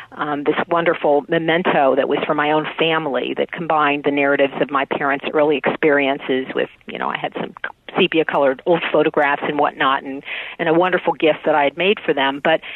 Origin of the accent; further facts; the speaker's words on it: Columbus, Ohio, United States; I'm from Columbus, Ohio, and met him at a, I was invited to a book club event where he was a featured speaker.